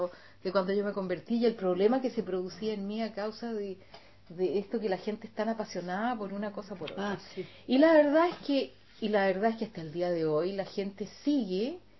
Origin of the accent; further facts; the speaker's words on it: Chile; moved away; Así como yo me fui de Chile y no quería saber nada con Chile